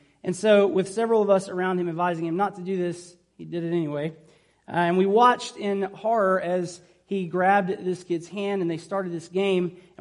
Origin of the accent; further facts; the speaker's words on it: Georgia, United States; it will probably come as no surprise to anyone here who knows that I grew up in Southeast Georgia